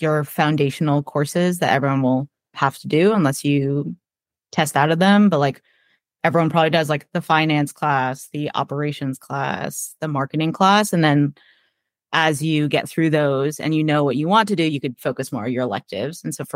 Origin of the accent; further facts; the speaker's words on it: New Jersey, United States; because I am from New Jersey, that I mentioned, but my sister had lives in California.